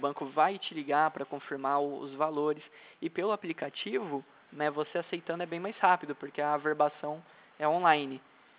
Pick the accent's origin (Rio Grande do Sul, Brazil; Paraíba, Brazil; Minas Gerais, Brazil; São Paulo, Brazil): São Paulo, Brazil; Jacareí; Ah, eu sou de Jacareí também, eu moro perto do SESI.